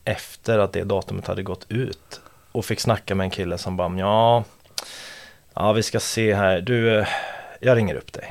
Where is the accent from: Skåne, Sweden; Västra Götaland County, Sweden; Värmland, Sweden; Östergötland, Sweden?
Västra Götaland County, Sweden; Gothenburg; now in Stockholm, Sweden; Men jag är från Göteborg från början.